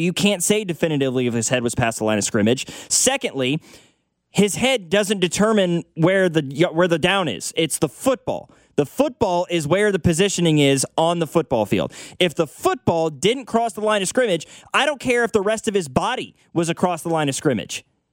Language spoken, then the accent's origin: English; Kansas City, Missouri, United States; I grew up in Kansas City. Most of my family is Chiefs fans, my immediate family.